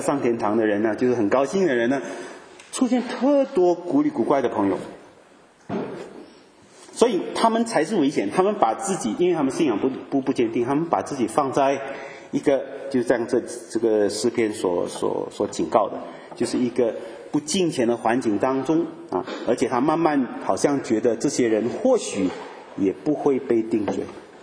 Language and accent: Chinese; France; Chinese is a second language; 他觉得我们法国人比较穷